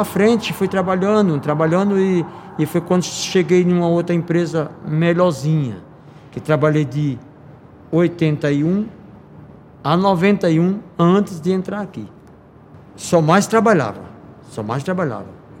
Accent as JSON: {"language": "Portuguese", "region": "São Paulo", "country": "Brazil", "tie": "born there", "said": "nasci em São Paulo, nasci na Vila Maria Alta, mas meus pais são nordestinos e um tempo fomos morar no Nordeste"}